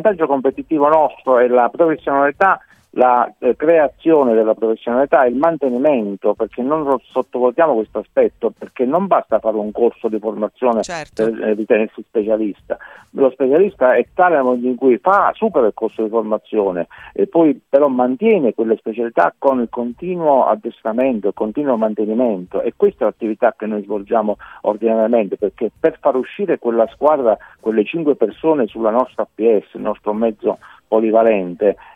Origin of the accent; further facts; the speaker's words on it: Mormanno, Calabria, Italy; born there; io sono nato a Mormanno